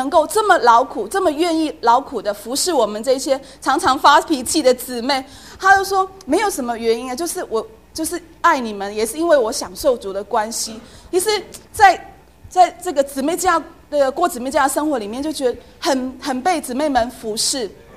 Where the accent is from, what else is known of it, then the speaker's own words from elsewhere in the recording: Hong Kong; now in Taiwan; 我就是从香港来到台湾读书